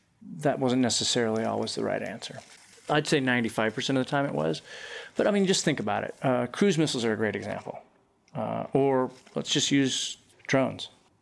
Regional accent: Utah, United States; I grew up in Utah. I was scared of the water.

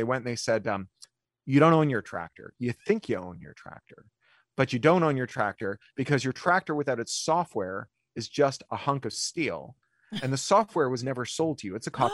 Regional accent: Ontario, Canada; You know, I grew up in Ontario.

